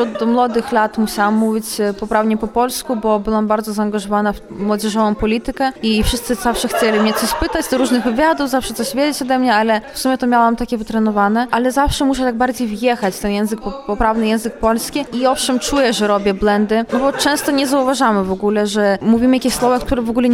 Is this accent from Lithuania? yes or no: yes; Vilnius, Vilnius County, Lithuania; Cała strona z mojej mamy, to my jesteśmy Polakami z Wilna. Od wielu, wielu lat, od wielu pokoleń mieszkamy w okolicach Wilna